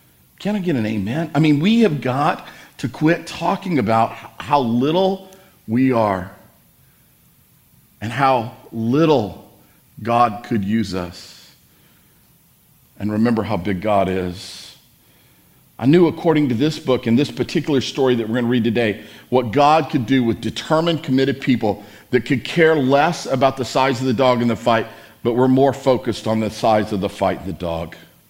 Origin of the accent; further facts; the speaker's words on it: El Paso, Texas, United States; This was my story growing up in El Paso.